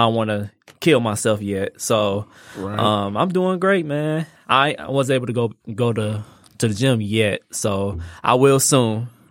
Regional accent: Detroit, Michigan, United States; Ever since, you know, of course, we grew up in Detroit, and Detroit is 85% black.

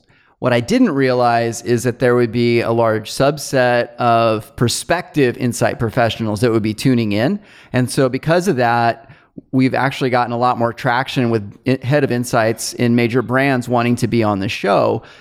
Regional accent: Fresno, California, United States; There is a local high school called Patino School of Entrepreneurship here in my hometown, Fresno.

